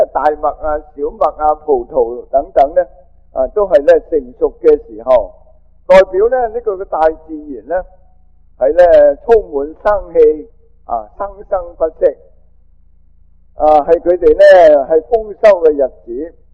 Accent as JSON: {"language": "Cantonese", "country": "China", "said": "同我哋嘅中国人呢相当于我哋中国人呢是九月十五。"}